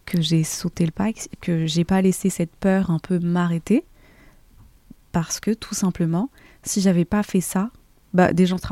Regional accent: Morocco; moved away as an adult; moi j'ai grandi du coup au Maroc. Et donc, j'ai fait mes études au Maroc et tout et tout.

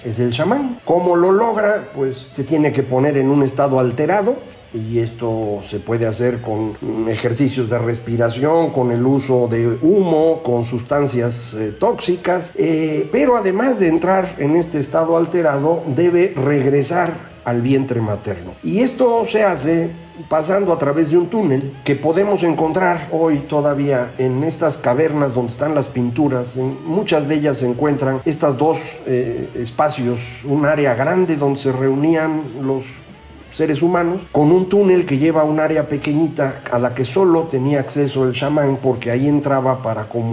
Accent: Veracruz, Mexico; Y esos son también los que conocemos aquí en Guerrero, cuando yo soy de Veracruz, también ahí cerquita.

